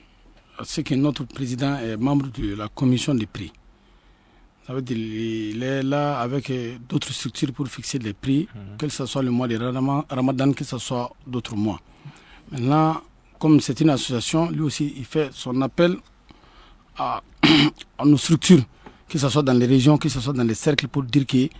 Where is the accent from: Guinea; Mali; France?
Mali; nous qui sommes des commerçants, nous sommes des Maliens